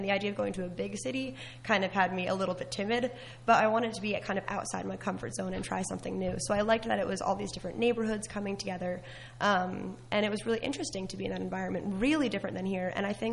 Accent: Union Township, New Jersey, United States; So I'm from Hunterdon County. I grew up in Union Township. I went to North Hunterdon High School, graduated, and then went to school in Pittsburgh.

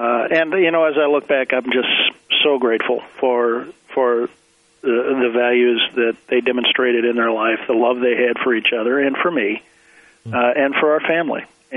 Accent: St. Louis, Missouri, United States; born there; Well, I was born in the Midwest, corn-fed Midwest kind of guy, St. Louis, Missouri.

